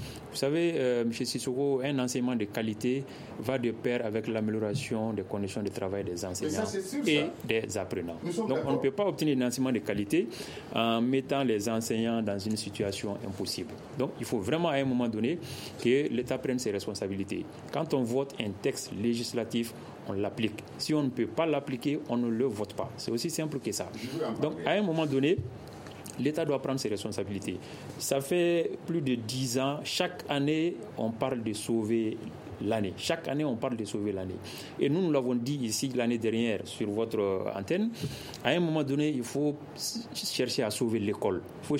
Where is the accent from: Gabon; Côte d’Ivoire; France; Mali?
Mali; Nous sommes tous des Maliens.